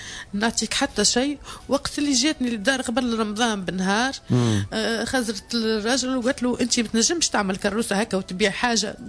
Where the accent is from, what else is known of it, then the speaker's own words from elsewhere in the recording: Tunisia; also born or lived in Algeria; انا راني تونسيه، راني اختكم، عشت في الجزائر 5 سنين مع زوجي